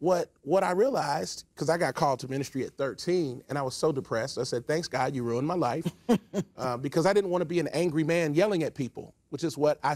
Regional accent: Cincinnati, Ohio, United States; Race was a big issue in Cincinnati. I grew up in Cincinnati.

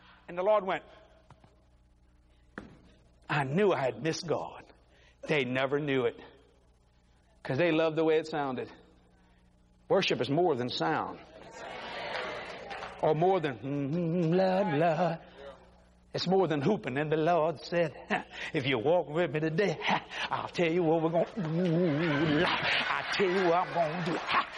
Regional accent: Louisiana, United States; You see, ladies and gentlemen, I'm from South Louisiana.

